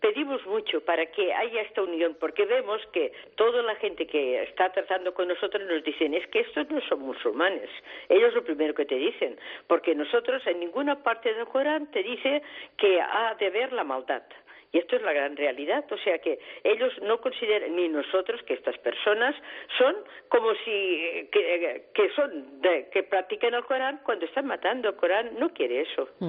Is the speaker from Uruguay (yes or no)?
no; Barcelona, Catalonia, Spain; Yo soy de Barcelona.